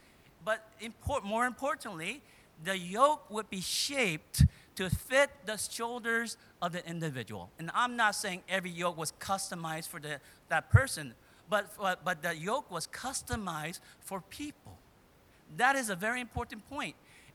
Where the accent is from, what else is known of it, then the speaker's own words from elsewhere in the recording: South Korea; moved away; I remember growing up in Korea, I had a cousin who was a little younger than I am.